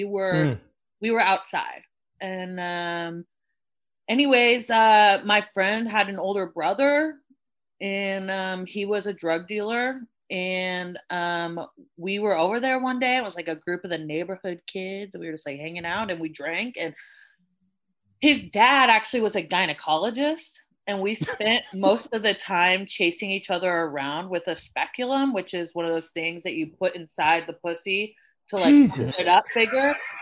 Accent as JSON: {"language": "English", "town": "Portland", "region": "Oregon", "country": "United States", "tie": "born or raised there", "said": "so I grew up in Portland, and Portland's such a weird place."}